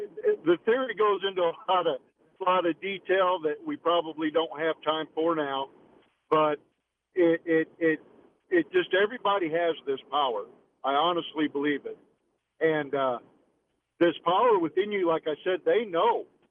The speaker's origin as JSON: {"language": "English", "town": "Chicago", "region": "Illinois", "country": "United States", "tie": "born or raised there", "said": "When I was a kid growing up in Chicago"}